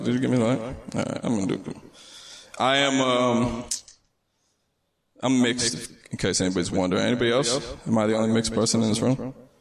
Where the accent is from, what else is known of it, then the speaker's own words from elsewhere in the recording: Cleveland, Ohio, United States; You talked about who's a native here. I am not. I'm from Cleveland. Cleveland, Ohio.